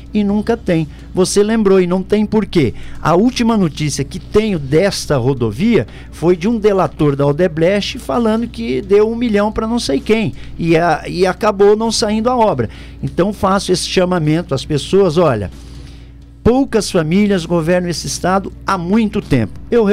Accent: Umuarama, Paraná, Brazil; moved away as an adult; toda a população de Umuarama, terra onde eu me criei e vivi até os 19 anos.

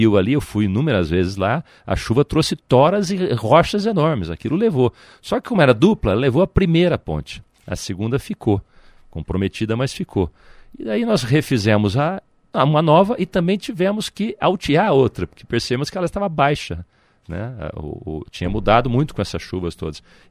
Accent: Londrina, Paraná, Brazil; born there; eu nasci em Londrina, região norte, bastante desenvolvida

